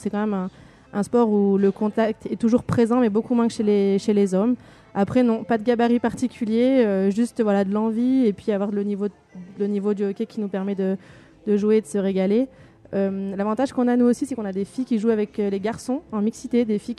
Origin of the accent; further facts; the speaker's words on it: Gap, Provence-Alpes-Côte d'Azur, France; je viens de Gap dans les Hautes-Alpes.